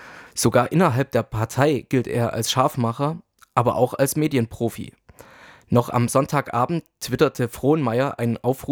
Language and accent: German; Saxony, Germany; Ich komme selbst aus Sachsen. Deshalb kenne ich von klein auf die sogenannten sächsischen Verhältnisse